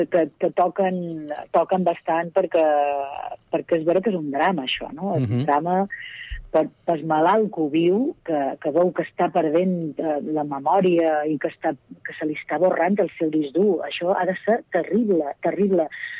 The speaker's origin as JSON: {"language": "Catalan", "region": "Balearic Islands", "country": "Spain", "accent": "Mallorcan", "said": "Sempre hi ha aquesta cosa de, hosti, és que és molt tancat, és que és molt difícil el mallorquí. I jo crec que està bé familiaritzar-se, perquè jo quan vaig anar a estudiar a Barcelona"}